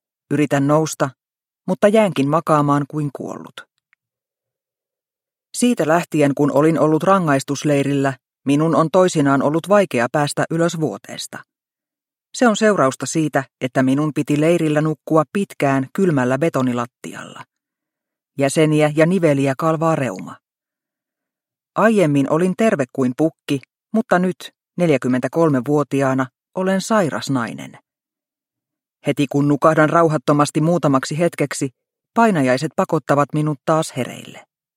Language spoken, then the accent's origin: Finnish; Xinjiang, China; Finnish is a second language; now in Finland; Olemme kotoisin Kiinan luoteisprovinssista, joka on pinta-alaltaan suurempi kuin Saksa, Ranska sekä Espanja yhteensä ja sijaitsee linnuntietä vajaan 3000 kilometrin päässä Pekingistä.